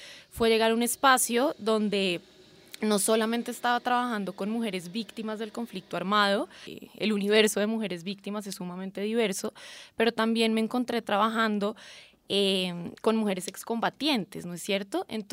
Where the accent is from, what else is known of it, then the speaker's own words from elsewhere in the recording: Colombia; las ideas que yo como colombiana tenía sobre ciertos actores.